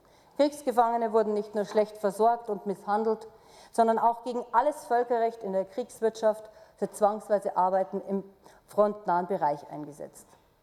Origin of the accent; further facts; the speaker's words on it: Bavaria, Germany; Sie hören es sicher, ich bin aus Bayern